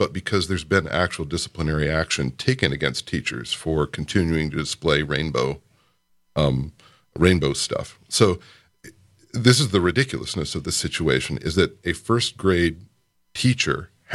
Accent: Kentucky, United States; I grew up in South Central Kentucky in the 80s, and my mother was an elementary music teacher.

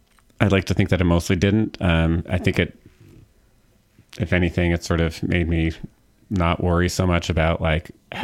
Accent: Oregon, United States; also born or lived in Northern California; I was born in Southern Oregon, Oregon State, and grew up in Southern Oregon and Northern California.

